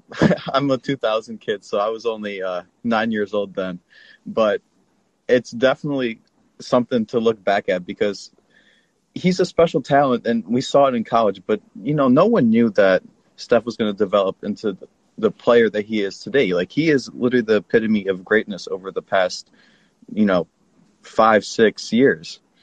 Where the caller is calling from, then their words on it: Rochester, New York, United States; Right now, I'm in my room in Rochester, New York. I'm at home because I couldn't go to school this semester. I usually go to Stony Brook.